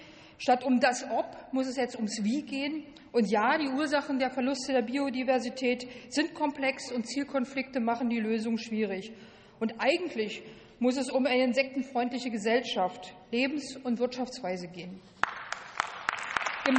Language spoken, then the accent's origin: German; Brandenburg, Germany; In Brandenburg zum Beispiel, wo ich herkomme